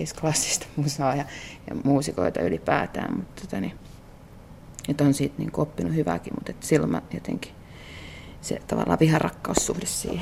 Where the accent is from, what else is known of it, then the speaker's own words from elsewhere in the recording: Vantaa, Uusimaa, Finland; born there; also born or lived in Helsinki; No, tai siis mä oon Vantaalta syntyjä, mutta Helsingissä sit asunut teinistä.